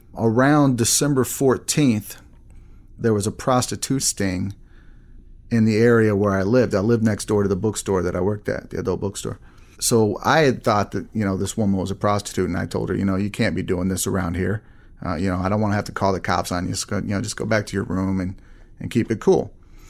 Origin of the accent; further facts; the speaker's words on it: Texas, United States; also born or lived in Arizona / Wisconsin; No, actually, I spent most of my life in Texas. I was born in Arizona, lived in Texas most of my life, and I moved to Illinois to try to, well, actually, I moved to Wisconsin first with my grandparents